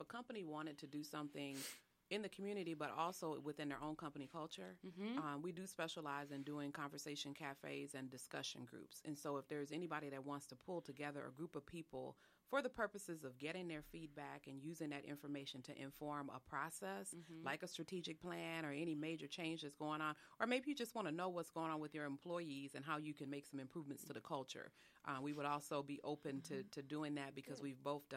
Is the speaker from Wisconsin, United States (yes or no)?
yes; Racine, Wisconsin, United States; the fact that we're both from Racine, products of the school district in Racine, and have our families in Racine.